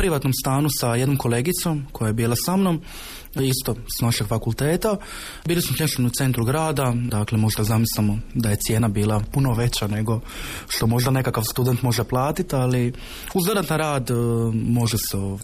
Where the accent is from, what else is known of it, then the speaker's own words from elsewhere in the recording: Split, Split-Dalmatia County, Croatia; iz Splita sam, studiram na Filozofskom fakultetu, sociologiju, trenutno sam na drugoj godini preddiplomskog studija.